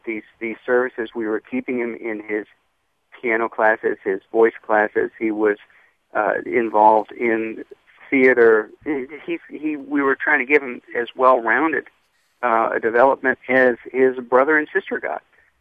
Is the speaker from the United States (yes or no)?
yes; Galveston, Texas, United States; growing up in Galveston, it was a kind of town that was very accepting of diversity in its way.